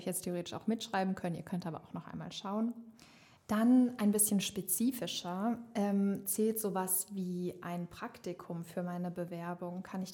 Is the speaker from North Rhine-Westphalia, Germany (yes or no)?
no; Rhineland-Palatinate, Germany; ich bin damals auch aus Rheinland-Pfalz gekommen, also war 1,5 Stunden lang unterwegs mit dem Auto